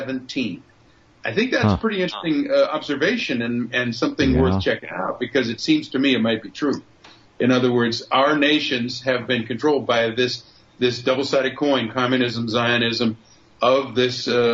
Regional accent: United States; There's this hate that, frankly, as you know, growing up in America and in my family, I can't understand it.

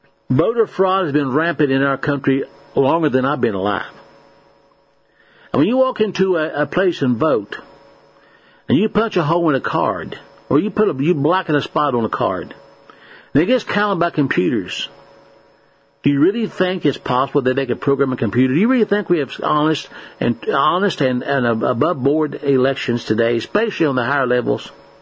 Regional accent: United States; born there; But I live in America. I live in a nation I was born in September 7th, 1948.

